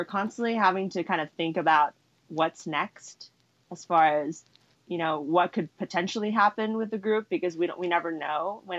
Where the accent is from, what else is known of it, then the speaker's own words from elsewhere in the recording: Los Angeles, California, United States; I mean, the thing is, because I'm from Los Angeles, they are here often.